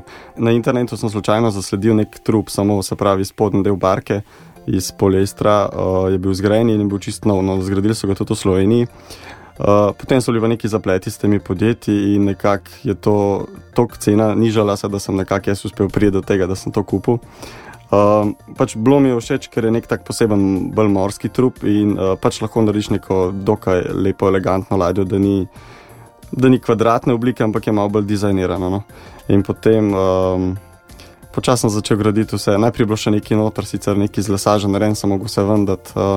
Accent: Borovnica, Central Slovenia, Slovenia; now in Podpeč, Slovenia; včasih sem iz Borovnice, sem se zdaj preselil na kraj jezero pri Podpeči

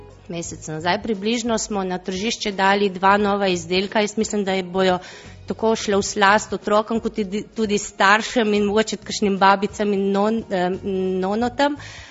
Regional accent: Littoral, Slovenia; Ja, mi Primorci smo iznadljivi ljudje.

